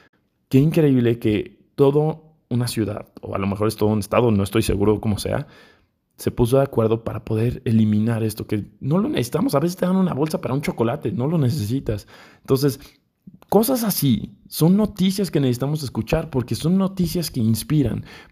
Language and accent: Spanish; Mexico; en México estamos en un momento difícil. No saben lo complicado que fue encontrar noticias positivas en mi país.